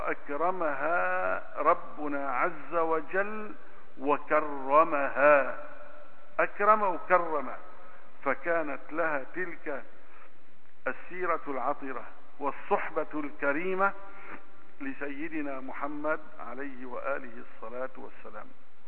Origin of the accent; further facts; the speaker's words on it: Aleppo, Aleppo Governorate, Syria; ولكن نحن أخي من حلب